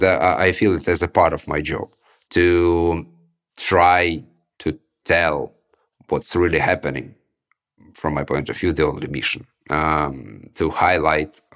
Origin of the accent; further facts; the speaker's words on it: Russia; I'm a journalist from Russia. All my life, I've been working for independent Russian media.